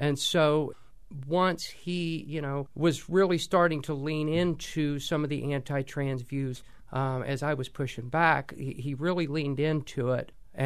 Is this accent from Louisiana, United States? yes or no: no; West Alexandria, Ohio, United States; born there; I was born in West Alexandria, Ohio, which is just to the west of Dayton, about 30 minutes. My small town roots, to me, is every bit a part of what makes me who I am as my gender identity is.